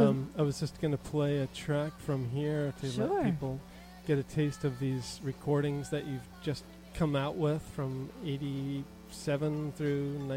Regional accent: Alabama, United States; now in New York, United States; Well, I came up here from Alabama, so I knew a lot of the country records

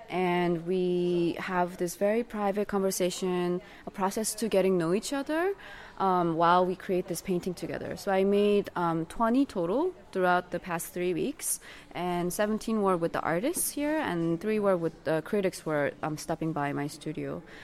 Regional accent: Jeju, South Korea; English is a second language; I'm from South Korea, and I live on this island called Jeju.

